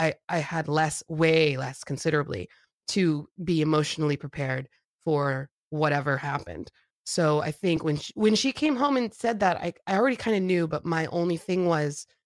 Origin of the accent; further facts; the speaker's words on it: Florida, United States; I mean, I grew up in South Florida. I spent my weekends at Fort Lauderdale Beach.